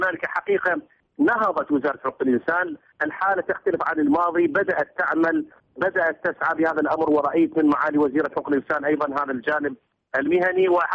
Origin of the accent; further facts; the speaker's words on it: Iraq; لا زال مأساويا عندنا في العراق